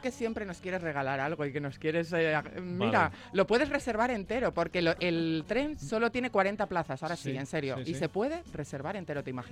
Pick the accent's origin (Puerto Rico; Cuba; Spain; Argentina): Spain; pues eso de que nos hemos sentido atraídos por otros viajeros, somos los europeos que más le pasa eso.